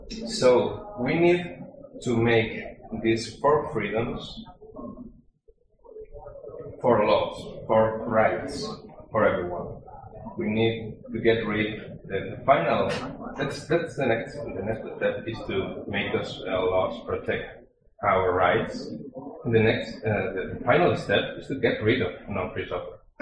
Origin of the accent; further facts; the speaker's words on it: Spain; English is a second language; And I am a foreigner, I'm from Spain